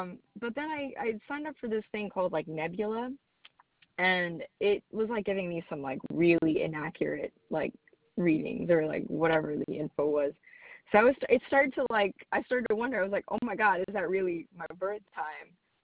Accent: Guyana; born there; because I was born in Guyana and I have a citizenship abroad.

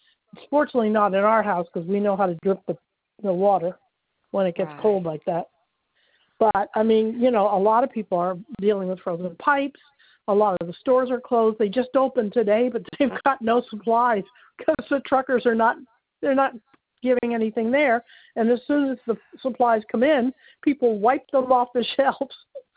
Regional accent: Maine, United States; I mean, we're from Maine originally, so, up in Maine, this is nothing.

